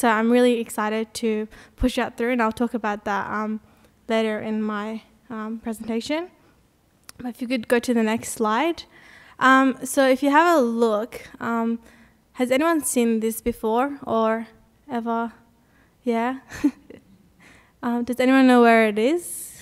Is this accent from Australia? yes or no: yes; Australia; Growing up in Australia was very interesting.